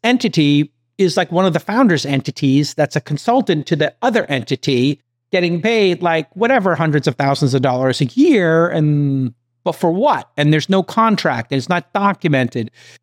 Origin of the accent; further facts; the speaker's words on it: Brooklyn, New York, United States; I'm from Brooklyn. I'm wearing a New York Knicks cap and a New York Knicks shirt.